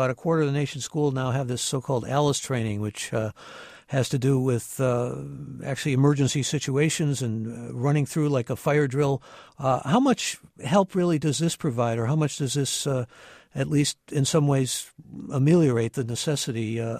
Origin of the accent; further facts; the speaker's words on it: Cleveland, Ohio, United States; He's joining us from my hometown, Cleveland, Ohio